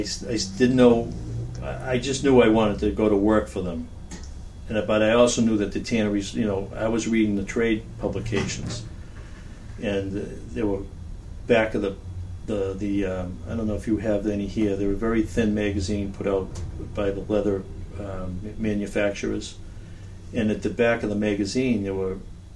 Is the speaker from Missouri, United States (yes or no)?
no; Jamaica Plain, Massachusetts, United States; just like when I grew up in Jamaica Plain, we had different neighborhoods.